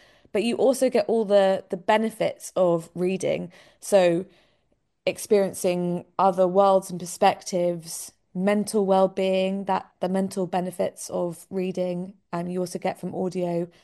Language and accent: English; London, United Kingdom; As I'm sure your listeners can hear, I am very much from the South. I'm from London, but my mum is Geordie.